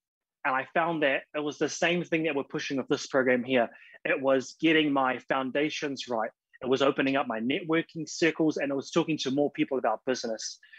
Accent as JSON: {"language": "English", "region": "Auckland", "country": "New Zealand", "said": "I'm half Cook Island, half Niuean. I'm from Auckland."}